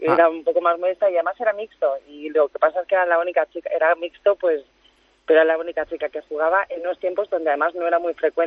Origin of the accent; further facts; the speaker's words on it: Madrid, Community of Madrid, Spain; yo me alegro como madrileña